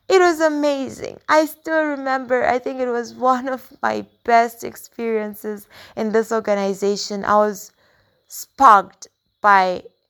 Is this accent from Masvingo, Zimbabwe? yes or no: yes; Chiredzi, Masvingo, Zimbabwe; I'm from Zimbabwe, like you already mentioned. I come from a small town called Chiredzi, which is well known for its sugarcane production.